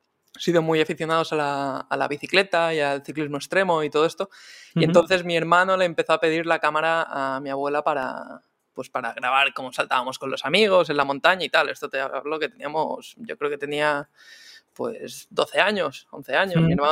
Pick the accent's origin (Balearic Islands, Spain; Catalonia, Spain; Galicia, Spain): Balearic Islands, Spain; Palma de Mallorca; born there; nací en Palma de Mallorca